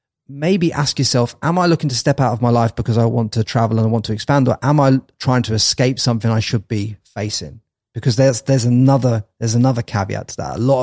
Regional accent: England, United Kingdom; you've been taught that as a young guy growing up in England, the way that I was taught

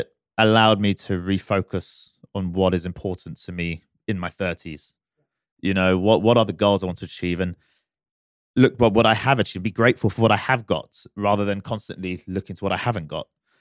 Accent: United Kingdom; like I grew up, like you said, I'm a British boy at heart.

